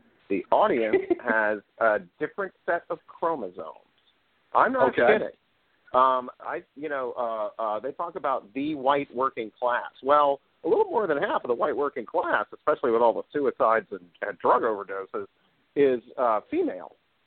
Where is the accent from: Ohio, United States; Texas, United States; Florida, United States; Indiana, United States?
Texas, United States; Palestine; I was just back in my hometown, Palestine, Texas, recently.